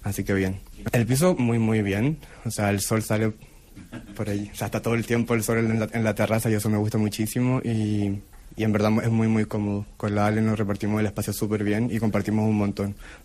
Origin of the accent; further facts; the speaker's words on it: Chile; now in Barcelona, Spain; vivo en Barcelona, que no estaba este programa, soy de Chile, que tampoco existe